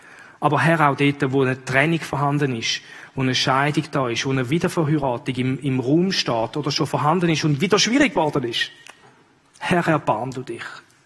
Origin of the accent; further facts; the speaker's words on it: Switzerland; es gibt Beispiele auch da bei uns in der Schweiz von Leuten, die zurück sind und den ehemaligen Ehepartner wieder geheiratet haben.